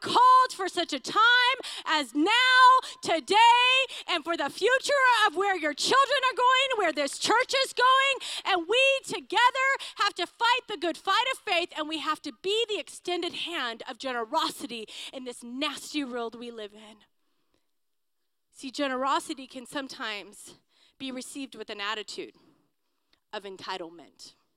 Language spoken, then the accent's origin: English; San Bernardino, California, United States; You see, but I'm from San Bernardino.